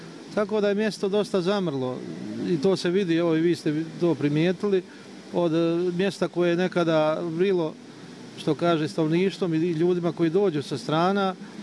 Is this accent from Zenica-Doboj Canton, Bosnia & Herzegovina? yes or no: no; Blatnica, Republika Srpska, Bosnia & Herzegovina; rođen sam ovdje u Blatnici, živim tu, sada sam trenutno u penziji